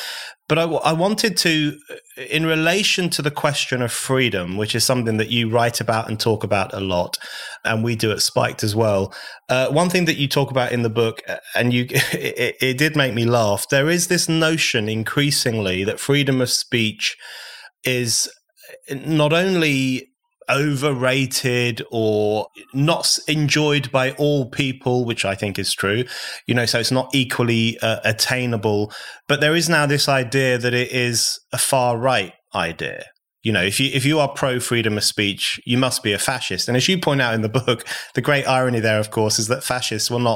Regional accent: England, United Kingdom; born there; I was born in the UK, unlike you. My parents are foreigners, I'm British born.

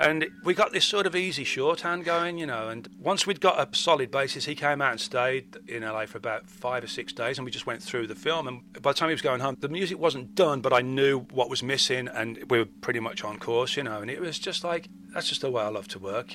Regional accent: West Midlands, United Kingdom; growing up in the West Midlands in the 70s and 80s

